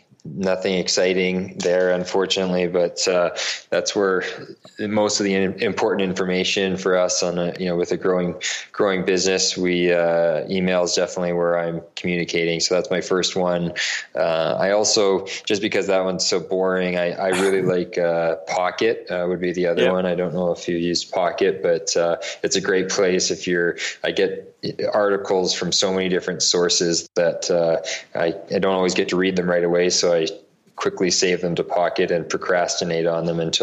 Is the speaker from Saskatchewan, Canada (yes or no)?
no; Calgary, Alberta, Canada; I grew up in Calgary, Canada